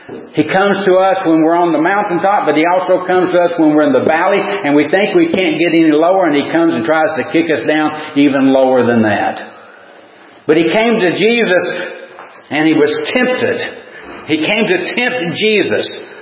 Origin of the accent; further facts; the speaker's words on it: Tennessee, United States; As we used to say growing up in East Tennessee, we didn't see the moon or the sun until it was noon because the mountains were there